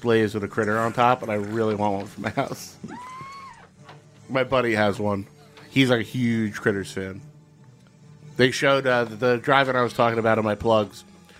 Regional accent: New Jersey, United States; So I grew up in Jersey, so I would have to take the bus into the city every day for a long time.

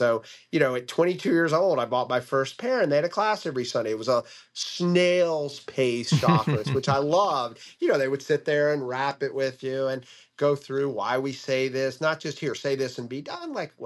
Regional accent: Norfolk, Virginia, United States; growing up in Norfolk, another Southern, even smaller Southern community

